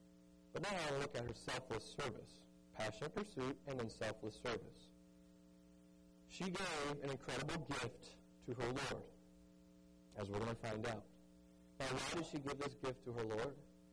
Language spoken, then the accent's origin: English; the South, United States; I'm from the South, you know, dead as dead, okay?